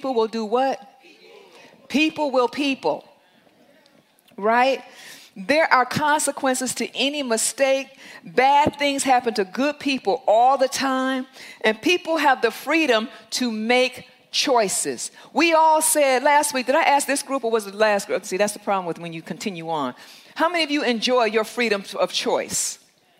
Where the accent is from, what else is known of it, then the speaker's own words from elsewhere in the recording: Detroit, Michigan, United States; I'm from Detroit. First thing we want to talk about is where we from.